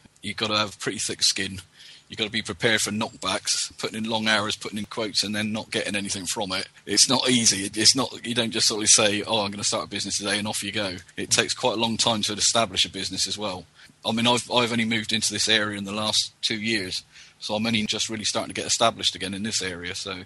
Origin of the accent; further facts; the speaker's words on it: Poole, South West England, United Kingdom; I'm from Poole in Dorset, and I'm doing the 6129 week 3.